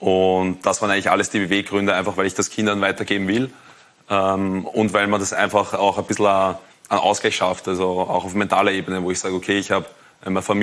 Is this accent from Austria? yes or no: yes; Lower Austria, Austria; ich komme aus dem Bezirk Wiener Neustadt